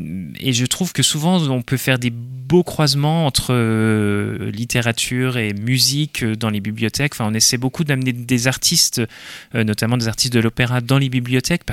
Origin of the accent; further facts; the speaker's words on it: Nancy, Grand Est, France; parce que je suis originaire de Nancy et je démarrais mes études à Nancy.